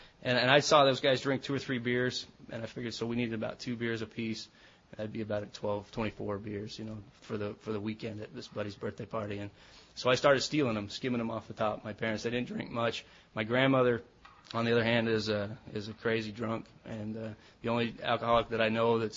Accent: Lewisville, Texas, United States; I'm from Louisville, Texas. It's just right next to that.

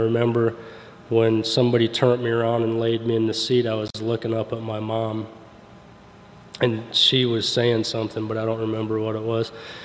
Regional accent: Cedar Rapids, Iowa, United States; I'm from Cedar Rapids, Iowa.

